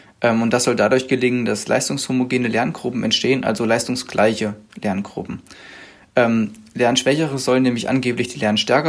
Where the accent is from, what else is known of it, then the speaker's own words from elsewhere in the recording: Thuringia, Germany; Ich komme aus Thüringen, bin auch gebürtiger Thüringer. Bei uns nennt man das zum Beispiel Ehrenrunde drehen oder hängen bleiben.